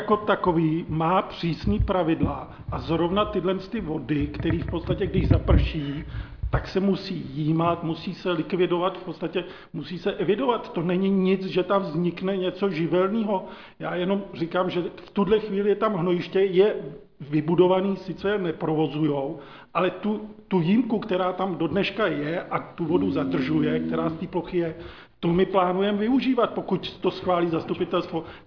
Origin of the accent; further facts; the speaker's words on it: Strakonice, South Bohemian Region, Czechia; já jsem tady od narození ve Strachonicích.